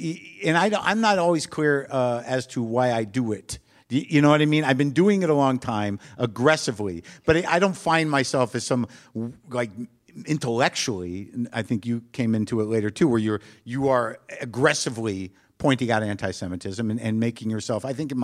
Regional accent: New Mexico, United States; I grew up in New Mexico. New Mexico.

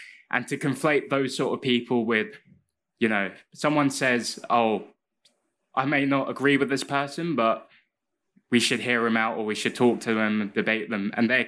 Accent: London, United Kingdom; now in Cork, Ireland; London. Cool. So I'm here for 1 year at UCC.

